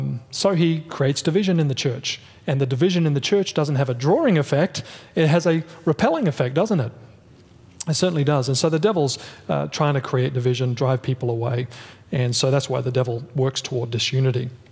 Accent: Australia; Of course, you know, I'm from Australia. I've spent a little bit of time in Brazil and Canada.

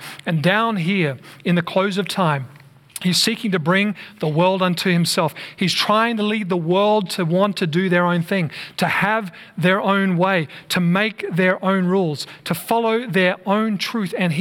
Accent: Australia; found out I was from Australia. Knew that I'd just finished studying in Virginia.

